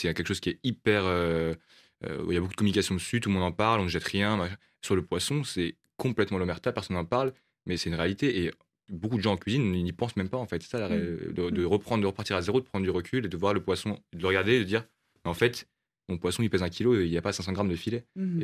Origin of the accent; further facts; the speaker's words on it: Paris, Île-de-France, France; Moi, je suis parisien.